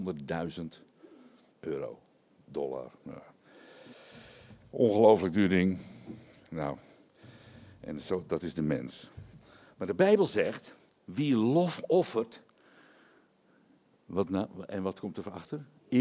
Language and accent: Dutch; Netherlands; Dat zei ik altijd, nee, ik ben Hollander.